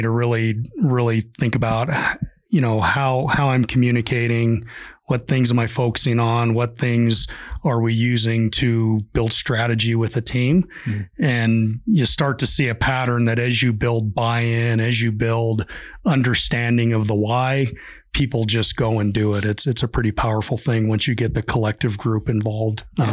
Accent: Nevada, United States; growing up in Nevada, going to school close to Nevada and then ultimately coming back to Nevada to work, I never realized we were a mining state.

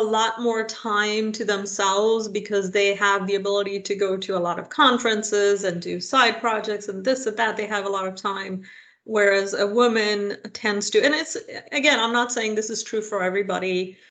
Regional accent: India; now in United States; I grew up in India, and I growing up in India, I didn't know that I was poor

